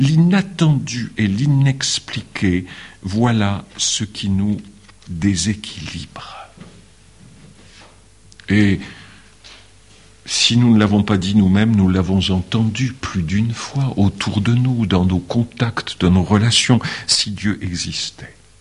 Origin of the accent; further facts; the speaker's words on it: Grand Est, France; moi je suis originaire de Moselle, hein, et j'ai même habité à proximité dans la banlieue de Metz pendant un certain temps